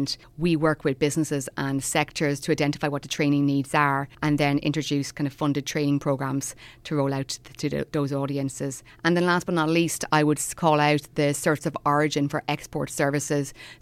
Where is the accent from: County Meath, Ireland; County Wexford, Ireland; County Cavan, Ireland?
County Wexford, Ireland; Rathangan; I am from the Cleary-Stone Rathangan area, went to primary school in Rathangan, secondary school in Presentation in Wexford Town.